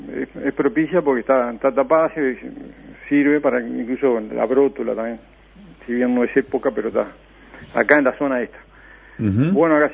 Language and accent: Spanish; Piriápolis, Maldonado, Uruguay; yo cuando era niño acá en Piriápolis